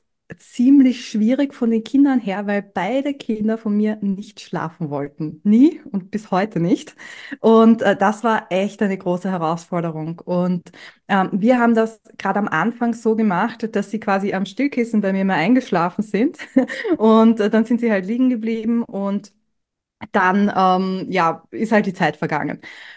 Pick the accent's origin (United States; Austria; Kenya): Austria; Das ist bei uns in Österreich, glaube ich, ein bisschen anders als in Deutschland